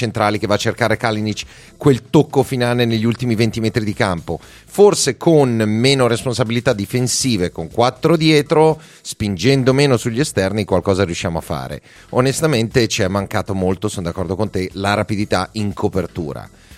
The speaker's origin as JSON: {"language": "Italian", "town": "Milan", "region": "Lombardy", "country": "Italy", "said": "anch'io sono rimasto molto bocca aperta a vedere che, forse da milanese"}